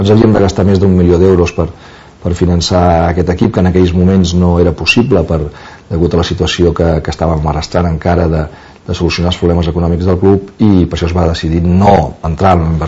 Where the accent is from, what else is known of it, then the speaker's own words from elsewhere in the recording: Catalonia, Spain; no és que tinguem que fer una cosa especial per dir que som catalans, perquè ho som. Som de mena